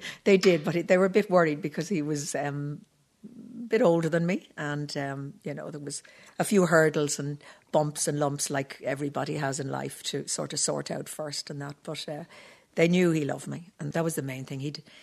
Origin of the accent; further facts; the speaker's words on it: Ireland; Look, we're Irish Catholics at the end of the day.